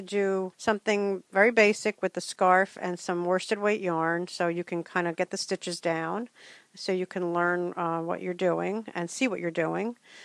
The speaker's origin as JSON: {"language": "English", "town": "Roselle", "region": "New Jersey", "country": "United States", "tie": "born or raised there", "said": "I grew up in Roselle, and this is like home to me. This is like a backyard to me, even though I don't live around here anymore."}